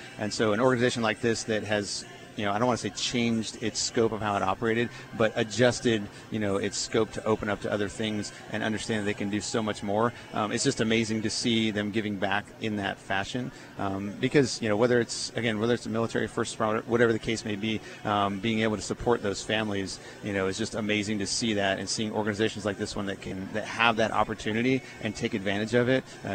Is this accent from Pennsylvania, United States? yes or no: no; Rhode Island, United States; born there; I was born in Rhode Island, so so I guess by birth I'm a Yankee